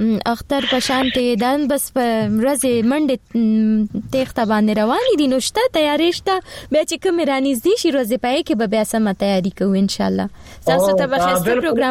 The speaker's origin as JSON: {"language": "Pashto", "town": "Peshawar", "region": "Khyber Pakhtunkhwa", "country": "Pakistan", "said": "زه د پېښور یم مګر افغانستان سره مینه لرم"}